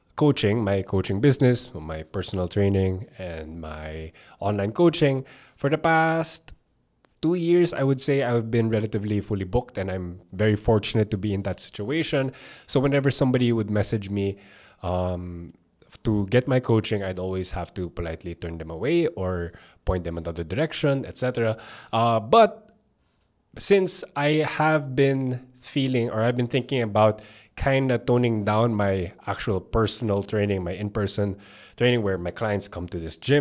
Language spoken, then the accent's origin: English; Philippines; I'm a Filipino personal trainer that talks about, you know, the strength scene